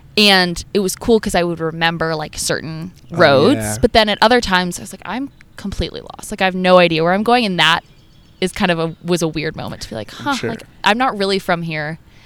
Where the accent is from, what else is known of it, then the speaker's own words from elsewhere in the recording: Connecticut, United States; Where's home? I say Connecticut.